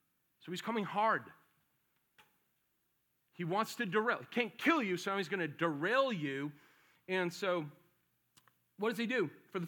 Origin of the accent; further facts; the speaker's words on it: Ireland; I'm Irish and I will fight, okay?